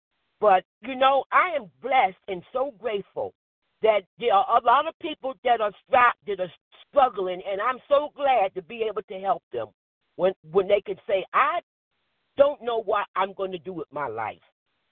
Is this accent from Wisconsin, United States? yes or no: no; New Jersey, United States; I'm from New Jersey.